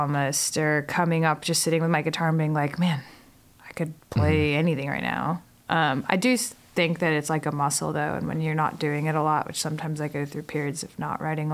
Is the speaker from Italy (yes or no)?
yes; Italy; moved away as an adult; also born or lived in England / Paris, France; now in United States; So I was born in Italy and grew up in England and Paris and Italy. We moved around until I was 18, and then I came to the United States for college. And my father is actually American Italian